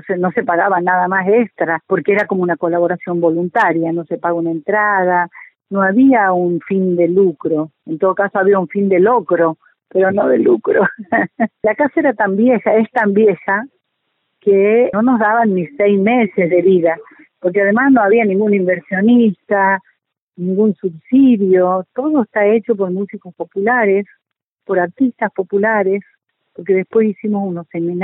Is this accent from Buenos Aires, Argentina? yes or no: no; Tucumán, Argentina; yo soy tucumana